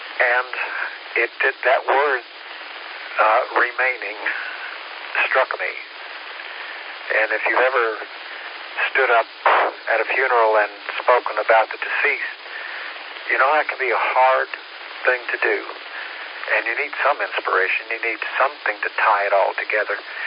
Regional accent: Tennessee, United States; I was raised in Tennessee. I went to Tennessee to attend my dad's funeral and just stayed

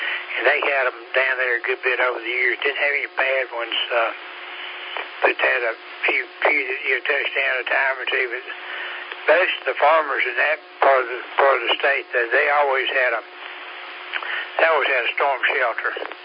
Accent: Hartwell, United States; House where I was raised was in Hartwell

